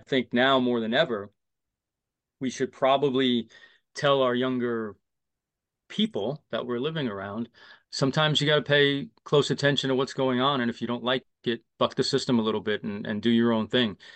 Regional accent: Brooklyn, New York, United States; I grew up in Brooklyn, New York, and you know, during the summers it was very hot, but during the winters it was very cold

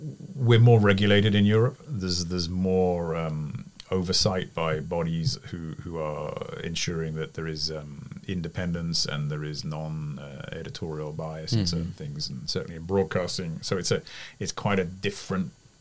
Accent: United Kingdom; But being a British person, of course, I like a good curry.

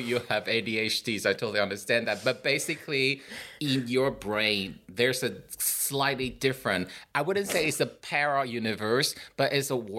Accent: Scotland, United Kingdom; you start to talk about your childhood or growing up in Shetland, you can play around with the ignorance.

